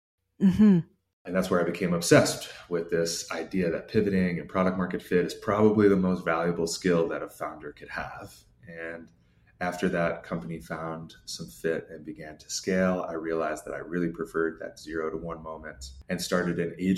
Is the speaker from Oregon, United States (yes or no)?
no; New York, United States; also born or lived in Chicago; now in Mexico City, Mexico; I'm in Mexico City right now, but I'm originally from New York and lived in Chicago for about a decade before this.